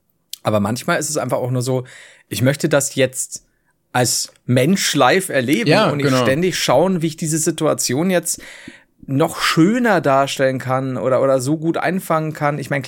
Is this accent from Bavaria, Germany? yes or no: yes; Bavaria, Germany; ich komme halt von unten aus Bayern.